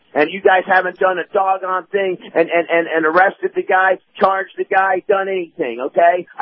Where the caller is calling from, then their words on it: Tampa, Florida, United States; in Tampa.